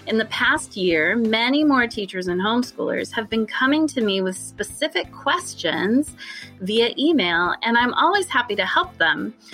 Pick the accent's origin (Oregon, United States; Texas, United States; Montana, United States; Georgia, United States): Oregon, United States; Portland; I'm a teacher from Portland, Oregon.